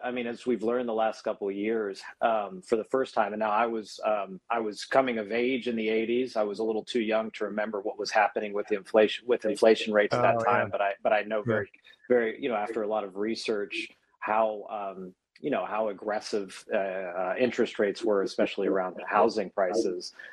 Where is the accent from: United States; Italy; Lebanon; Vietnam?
United States; Tennessee; Yeah, but I grew up in Tennessee, of all places. I grew up a Titans fan, and we didn't have the Grizzlies yet.